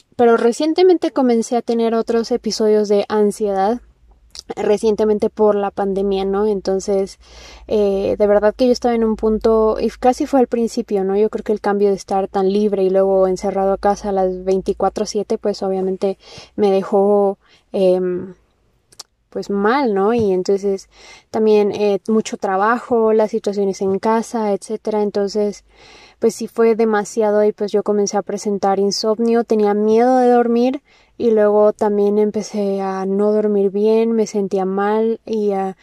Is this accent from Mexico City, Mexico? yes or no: yes; Mexico City, Mexico; yo tengo 22 años, soy de la Ciudad de México.